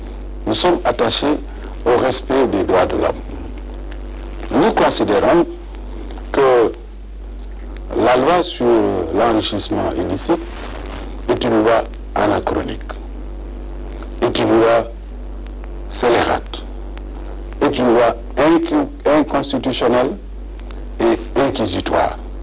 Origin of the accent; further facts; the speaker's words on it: Senegal; Non, non. Nous sommes tous des Sénégalais. Nous avons quand même des valeurs à défendre.